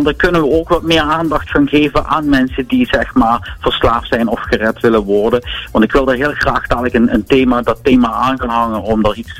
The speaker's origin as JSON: {"language": "Dutch", "country": "Netherlands", "said": "Als Nederlander beste tekst voor een slagernummer"}